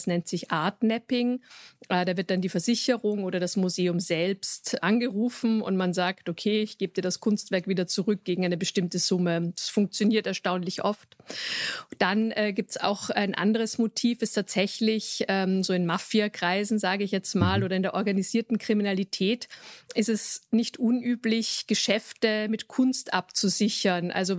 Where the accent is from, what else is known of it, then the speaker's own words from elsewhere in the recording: Vienna, Austria; Also ich selbst bin Wienerin